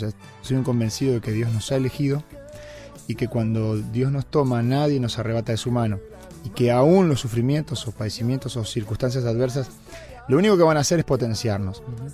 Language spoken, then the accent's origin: Spanish; Uruguay; Me gustaría vivir en Uruguay, como buen uruguayo, ¿está?